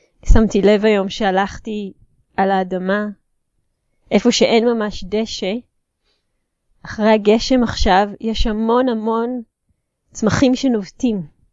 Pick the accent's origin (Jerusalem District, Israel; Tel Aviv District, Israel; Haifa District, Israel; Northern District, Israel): Jerusalem District, Israel; Jerusalem; אז חשוב לציין כאן שאני גדלתי בירושלים, גרתי בירושלים עד לפני בערך 10 שנים